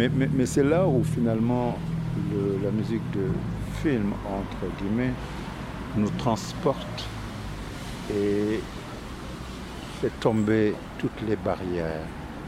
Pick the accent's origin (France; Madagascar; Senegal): Senegal; Dakar; Qui est un peu notre endroit où on a grandi. On n'est pas né à Colobane, mais on a grandi à Colobane. Parce qu'on est né au centre-ville.